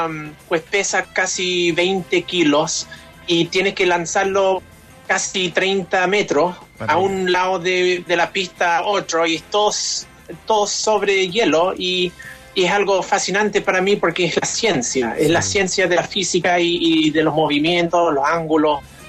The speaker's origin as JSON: {"language": "Spanish", "region": "South Carolina", "country": "United States", "tie": "born there", "said": "Yo nací acá en Carolina del Sur, pero nací de padres chilenos."}